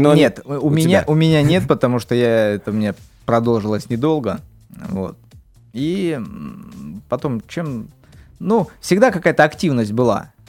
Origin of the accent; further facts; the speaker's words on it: Oryol, Oryol Oblast, Russia; озвучивают город Орел, мой родной город